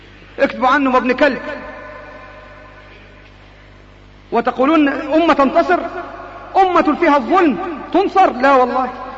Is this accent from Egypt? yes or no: yes; Egypt; كان زمان في بطاقات عندنا في مصر تروح تشتري بها التموين